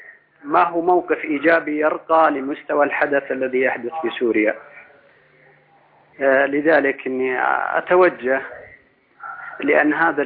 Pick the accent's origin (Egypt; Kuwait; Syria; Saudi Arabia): Saudi Arabia; أنا من السعودية